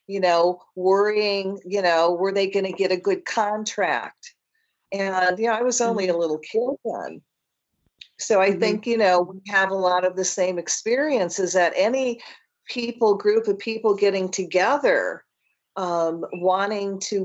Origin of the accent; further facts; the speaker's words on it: Michigan, United States; And I grew up in Michigan and in the Dearborn, Detroit area.